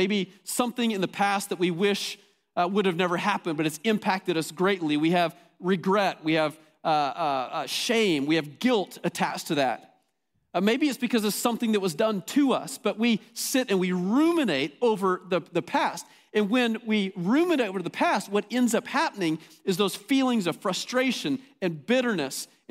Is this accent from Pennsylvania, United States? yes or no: no; Amarillo, Texas, United States; If you've ever driven on I-40, you drove right through my hometown where I grew up. Now Amarillo is not that big of a city, but it's the biggest city within a two-hour drive in any direction.